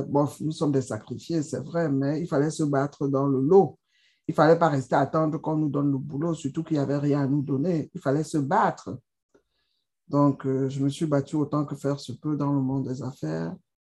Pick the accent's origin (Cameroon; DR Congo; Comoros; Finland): Cameroon; Douala, Littoral; born there; also born or lived in France; Et je suis née à Douala. J'ai fait mes études au lycée polyvalent de Bonaberry, CES de Bonaberry, lycée polyvalent de Bonaberry.